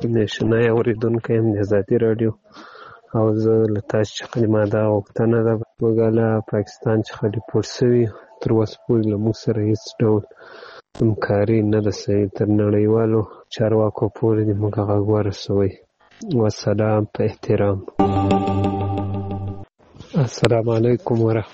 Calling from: Ghazni, Afghanistan; also born or lived in Pakistan; غزنی ولایت دیاک دی ولسوالی څخه تاسو ته پیغام پرېږدم هیله کوو باید ستاسې د ما پیغام درسره خپور کړو موږ له پاکستان څخه مهاجر راغلي یو

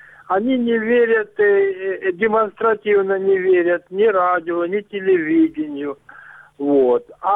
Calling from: Luhansk Oblast, Ukraine; Луганская область.

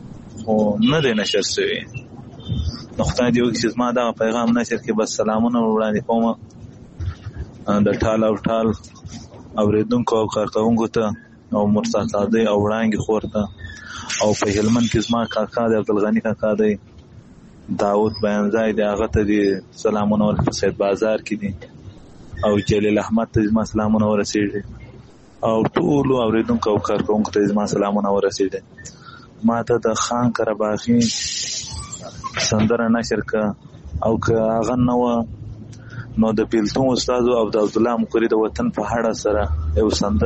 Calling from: Iran; خو زه دلته مړ په ایران کې یو

